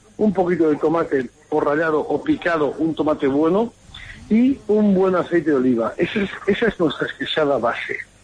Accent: Barcelona, Catalonia, Spain; No, yo como catalán y como barcelonés, creo que es lo más interesante que puedo hacer.

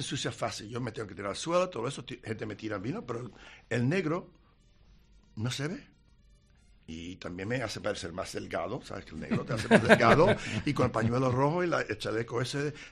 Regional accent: Puerto Rico; yo fui criado en Puerto Rico.

